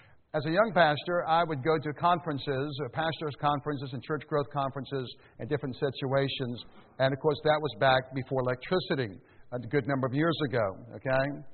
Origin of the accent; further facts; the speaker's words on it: United States; Now, thank God I'm an American, okay?